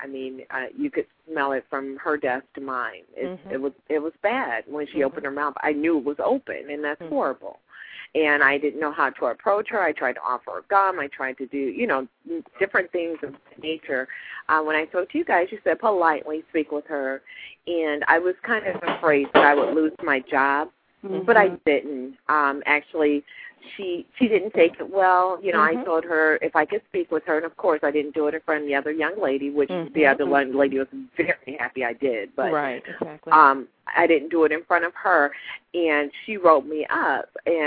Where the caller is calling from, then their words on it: Ohio, United States; I'm calling from Ohio.